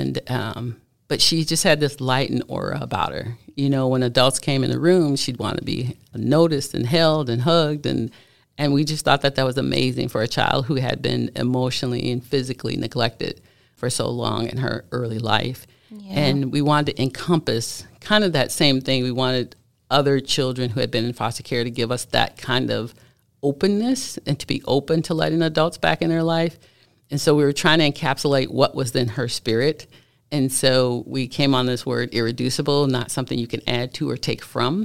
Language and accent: English; Chicago, Illinois, United States; I grew up in Chicago, a kid of the 80s, 90s, and went to college in a very small town.